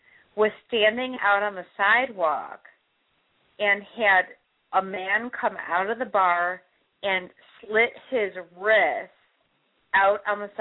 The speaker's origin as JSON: {"language": "English", "town": "Chicago", "region": "Illinois", "country": "United States", "tie": "born or raised there", "said": "Dave on the west side, myself on the north side, we have never been so scared in our entire lives growing up in Chicago"}